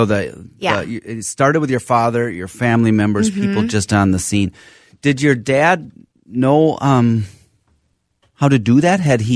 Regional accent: Madison, Wisconsin, United States; born there; Okay, so I was born in Madison, so I know a little bit, but it was a long time ago.

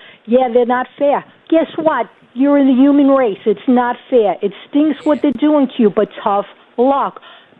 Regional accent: Bronx, New York, United States; I'm from the Bronx, okay? And the Bronx is coming out, all right?

